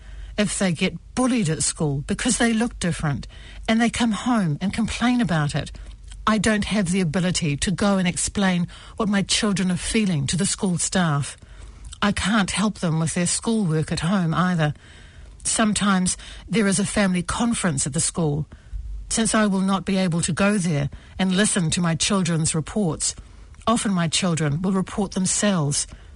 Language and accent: English; Sudan; moved away as an adult; also born or lived in Chad; now in New Zealand